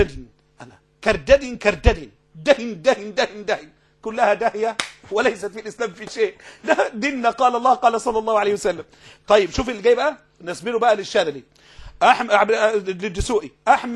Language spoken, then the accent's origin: Arabic; Syria; اشتغل حي حي عندنا في سوريا حي